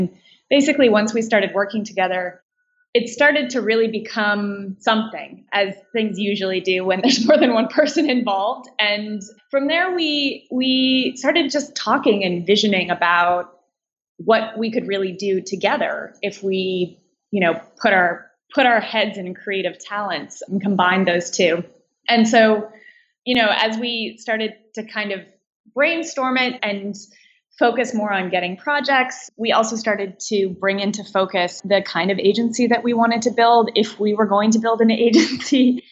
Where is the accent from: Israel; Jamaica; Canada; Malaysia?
Canada; now in Brooklyn, United States; because I'm a Canadian and in the US I needed a work permit.